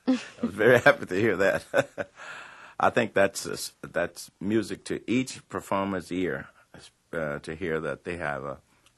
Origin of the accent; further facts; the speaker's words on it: Indianola, Mississippi, United States; Well, before I left Indianola, my hometown, Indianola, Mississippi, I used to hear … over in Helena, Arkansas.